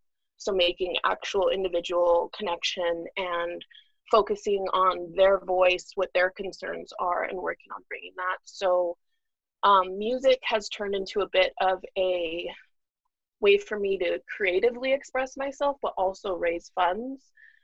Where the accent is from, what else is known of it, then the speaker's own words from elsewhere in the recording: Gallup, New Mexico, United States; also born or lived in Santa Fe / Los Angeles; now in Albuquerque, United States; So I was born in Santa Fe, grew up in Gallup, New Mexico, and then my parents divorced